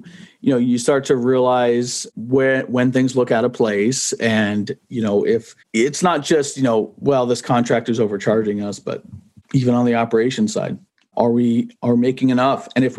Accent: New Jersey, United States; I'm the guy from New Jersey coming into North Carolina or Kentucky. You know, I'm an outsider.

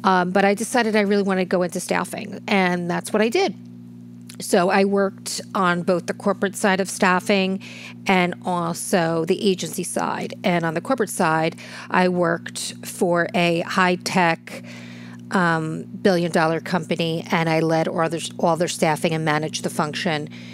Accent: New Jersey, United States; I am from Jersey, and we don't pull any punches here.

